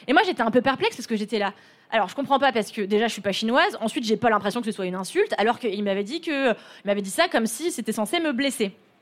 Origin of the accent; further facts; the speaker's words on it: Levallois-Perret, Île-de-France, France; j'ai grandi à Levallois